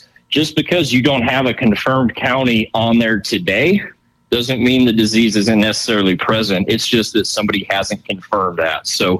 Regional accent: Nebraska, United States; So when I think about my home state here in Nebraska

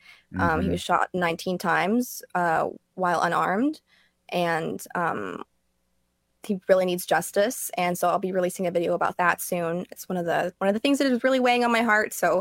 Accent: Navajo Nation, United States; now in Tennessee, United States; I'm in Tennessee. I'm away from Navajo Nation. I can't physically be on the ground to help as much as I'd like.

